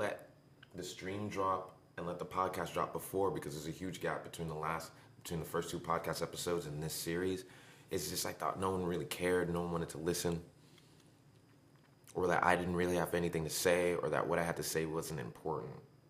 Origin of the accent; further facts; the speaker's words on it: United States; born there; I was born in America. I dropped out of high school, educated myself.